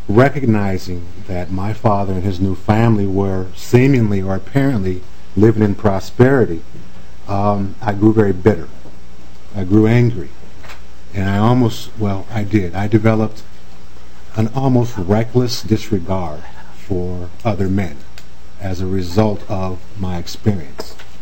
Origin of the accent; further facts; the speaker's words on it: Saint Paul, Minnesota, United States; I am originally from the Rondo community. I grew up exactly six blocks from the Twin Cities Rise site located on Lexington here in St. Paul.